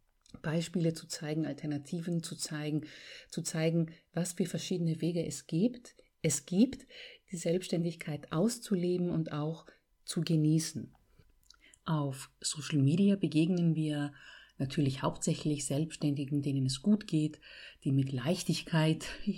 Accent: Greece; German is a second language; now in Germany; auch in meinem Heimatland hat sich die Lage sehr verbessert. In manchen Teilen sogar ist Griechenland digitalisierter als Deutschland

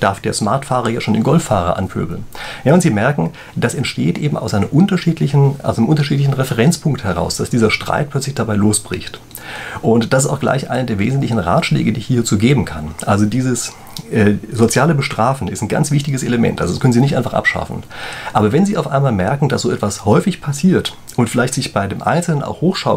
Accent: Frankfurt, Hesse, Germany; Wenn Sie als Frankfurter in München fahren, haben Sie wahrscheinlich das Gefühl, dass die Münchner unglaublich aggressiv fahren. Also mir zumindest geht es so.

